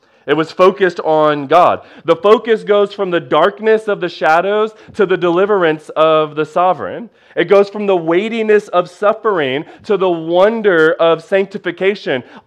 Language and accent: English; Detroit, Michigan, United States; I grew up in Detroit, okay? I don't like the woods.